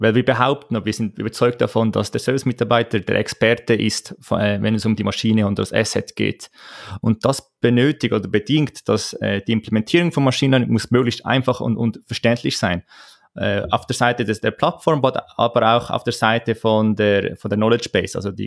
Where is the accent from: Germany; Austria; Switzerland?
Switzerland; Aargau; komme aus der Schweiz, geboren im Aargau, studiert an der ETH Zürich Maschinenbau. So mein ganzes Leben bis dahin etwa in der Schweiz.